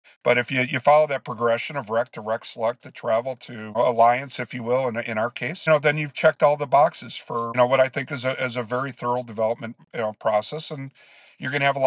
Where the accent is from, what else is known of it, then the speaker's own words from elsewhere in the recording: Chicago, Illinois, United States; I mean, so, you know, and I grew up in Chicago, you know, and you know, we can't put together that track record.